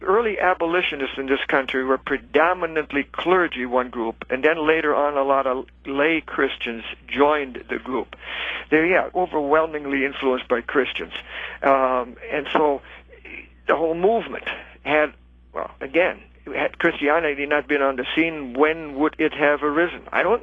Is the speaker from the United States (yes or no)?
no; Canada; I grew up in Canada, as some of you may know, but I had never read